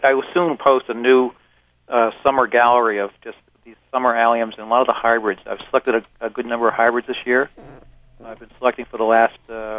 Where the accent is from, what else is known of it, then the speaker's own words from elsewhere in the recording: Long Island, New York, United States; now in Shaker Heights, United States; the lawn has been a part of my life since I was a little kid growing up on Long Island.